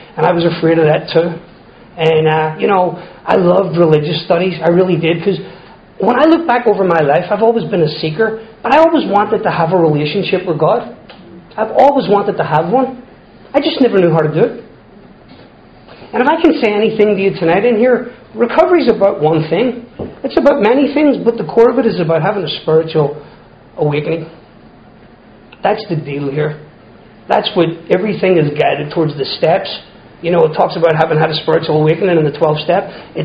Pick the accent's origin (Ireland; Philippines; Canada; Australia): Ireland; also born or lived in New York; now in United States; I'm not. I'm from Ireland, you know." And I've lived in New York for, well, the best part of my recovery.